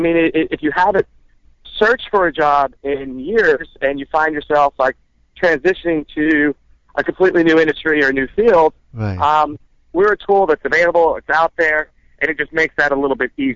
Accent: Tennessee, United States; now in New York City, United States; I'm originally from Tennessee. I was from Tennessee. I went to the University of Tennessee, left there after college.

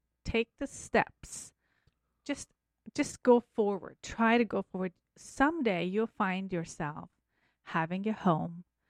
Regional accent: Tehran, Tehran Province, Iran; English is a second language; I was born and raised in Iran, Tehran.

